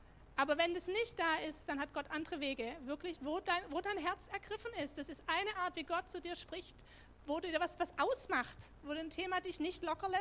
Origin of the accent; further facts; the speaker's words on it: West Germany, Germany; als Westdeutscher, ich meine, hast du nie, 21 Jahre, hast du nicht so sehr viel